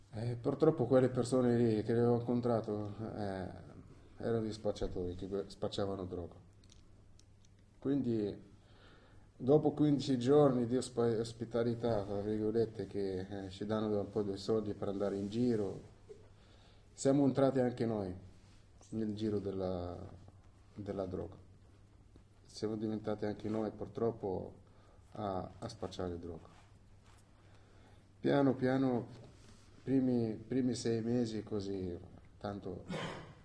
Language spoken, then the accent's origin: Italian; Tunisia; Italian is a second language; now in Italy; Io sono tunisino, vengo dalla Tunisia. Sono qui in Italia dal 93, per conto, 18 anni più o meno, 18 anni. Nel 93 sono arrivato in Italia.